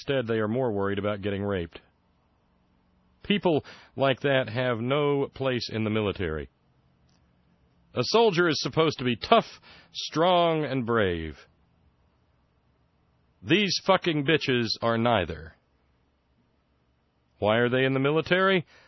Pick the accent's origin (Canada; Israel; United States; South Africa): United States; Alabama; I was born and raised in Alabama. There are a number of intensely screwed up things about growing up in the Deep South.